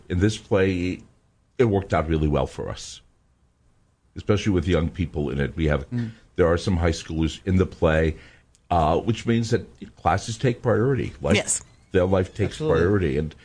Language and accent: English; West Coast, United States; I come from the West Coast. I had my own theater production company there